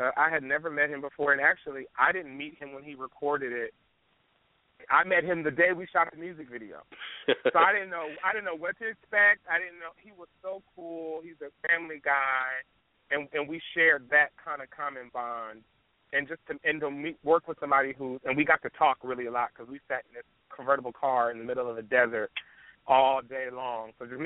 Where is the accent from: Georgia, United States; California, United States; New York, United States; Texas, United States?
California, United States; Compton; It's interesting. I grew up in Compton. I'm a church kid.